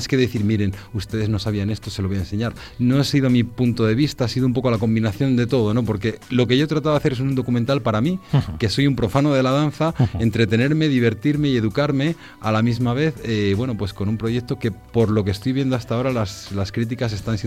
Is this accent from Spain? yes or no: yes; Íscar, Castile and León, Spain; Cuando alguien te pregunta de dónde eres y dices de Íscar y la gente no sabe de dónde está eso y le dices Valladolid, por ejemplo, fuera de España, sí.